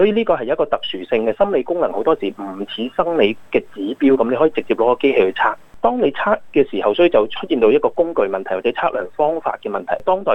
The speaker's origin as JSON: {"language": "Cantonese", "country": "China", "said": "譬如話我是中國人"}